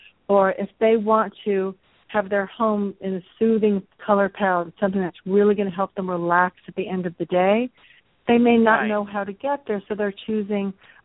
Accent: New Jersey, United States; also born or lived in Long Island; I am from New Jersey. I was born in Long Island, but was only there for a matter of minutes and really grew up in New Jersey.

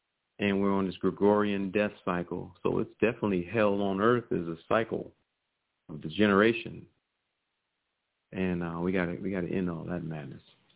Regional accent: Virginia, United States; You know, I'm from Virginia, so I've seen him, who he is.

